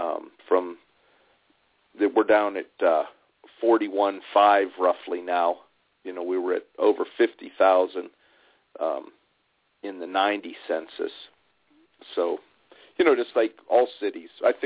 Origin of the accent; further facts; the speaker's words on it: Warren, United States; I'm from Warren.